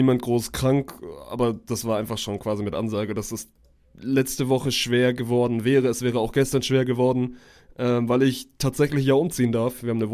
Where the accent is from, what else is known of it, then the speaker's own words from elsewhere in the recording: Baden-Württemberg, Germany; mich als Schwabe hat das natürlich sowas von abgeholt.